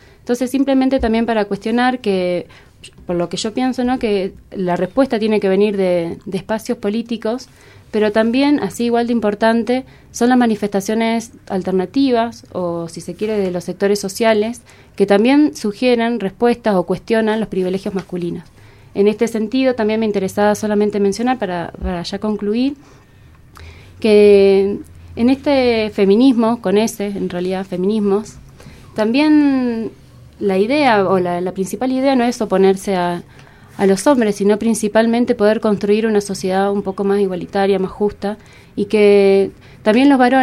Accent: Rosario, Santa Fe, Argentina; por lo menos en la ciudad de Rosario, que es de donde vengo yo

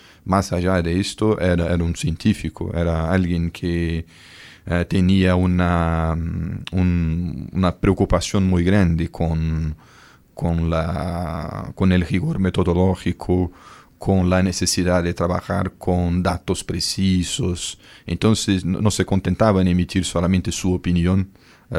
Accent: Brazil; Spanish is a second language; primero porque soy brasileño

